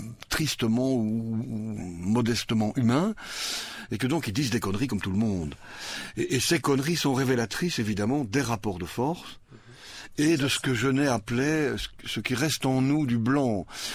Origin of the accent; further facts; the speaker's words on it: Belgium; Moi, je suis né en Belgique, j'ai été éduqué, élevé dans l'école officielle belge.